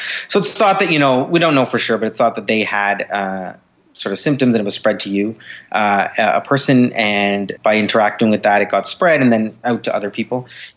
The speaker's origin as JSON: {"language": "English", "country": "Canada", "said": "So I'm Canadian."}